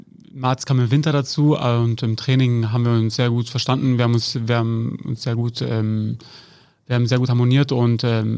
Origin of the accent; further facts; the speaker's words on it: Herzlake, Lower Saxony, Germany; also born or lived in Haselünne / Cloppenburg; ich bin in Haselünne geboren, bin dann in Herzlake groß geworden.